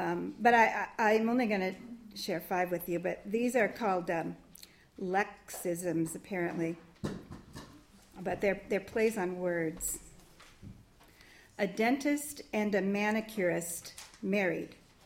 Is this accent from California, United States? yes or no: yes; California, United States; accent: Valley Girl; sent me to Village Christian School in the San Fernando Valley. And yes, I do sometimes fall into my Valley Girl accent.